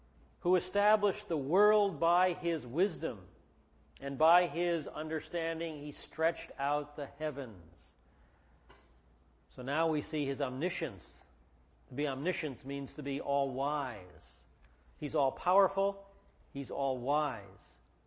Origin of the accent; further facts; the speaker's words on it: Oregon, United States; I come from the Northwest, and there's water in my blood. There's moss on my back. People in Oregon are called mossbacks.